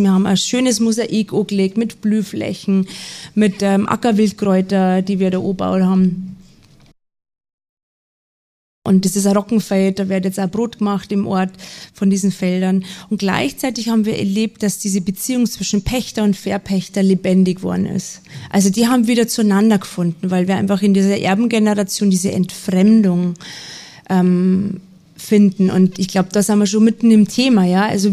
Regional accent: Passau, Bavaria, Germany; Ja, herzlichen Dank für die Einladung nach Passau, meiner alten Heimat.

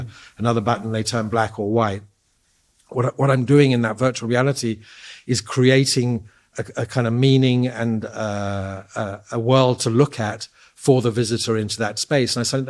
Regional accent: Oxford, South East England, United Kingdom; I grew up in Oxford, and there are a lot of museums and paintings there.

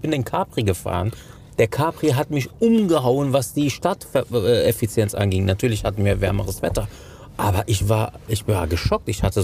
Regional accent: Cologne, North Rhine-Westphalia, Germany; Als Kölner, das tut mir in der Seele weh

